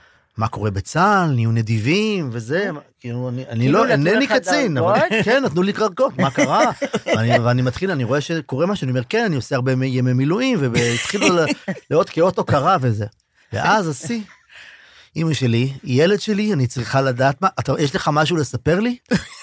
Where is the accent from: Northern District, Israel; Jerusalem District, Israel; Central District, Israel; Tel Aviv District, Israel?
Northern District, Israel; Gadot; גדלתי בגדות, ילדה מגדות